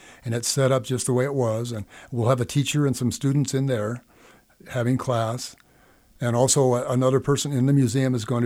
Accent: California, United States; Well, I went to an outdoor pageant when I was growing up in California that really impressed me.

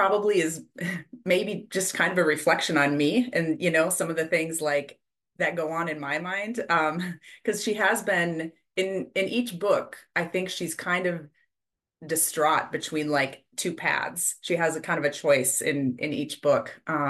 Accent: Pequot Lakes, Minnesota, United States; also born or lived in Bemidji; now in Duluth, United States; I grew up in Pequot Lakes, just north of Brainerd. And then I've lived in Bemidji. Now I'm over kind of in the Duluth area

